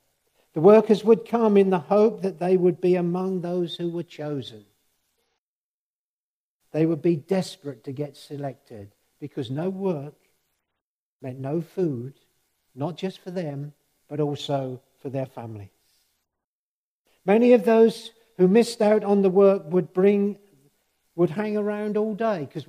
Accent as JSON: {"language": "English", "region": "East of England", "country": "United Kingdom", "tie": "born or raised there", "said": "You have to forgive my English because I was born and bred in Suffolk."}